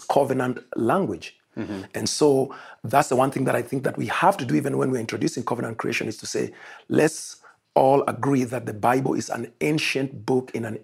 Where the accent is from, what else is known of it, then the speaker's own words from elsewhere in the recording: Kenya; But I am here, and I originate from Africa. I come from Kenya, as we have discussed.